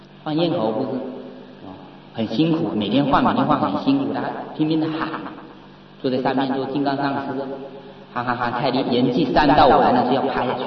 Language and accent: Chinese; China; 我们中国人一个特点，不好的特点是什么？